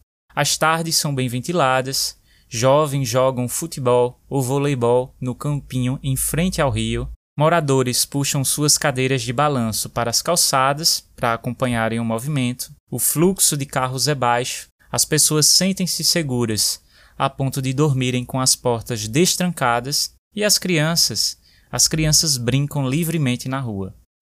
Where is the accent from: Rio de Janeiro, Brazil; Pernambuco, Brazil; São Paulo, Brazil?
Pernambuco, Brazil; Recife; accent: Recife; com meu sotaque recifense muito mais marcado do que eu costumo falar aqui no podcast.